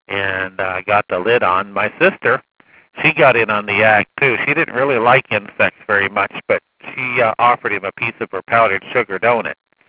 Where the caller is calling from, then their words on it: Australia; I'm calling from Australia